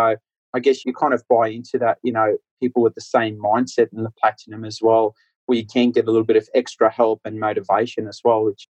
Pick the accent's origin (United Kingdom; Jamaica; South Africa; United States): South Africa; moved away as an adult; That chunky surname comes from my background. I moved here when I was 20 from South Africa.